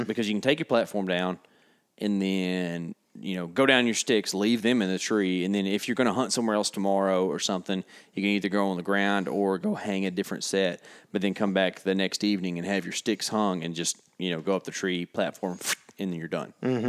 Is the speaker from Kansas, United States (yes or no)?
no; Illinois, United States; Everybody, I'm from Northern Central Illinois. I'm from Eastern Central Illinois.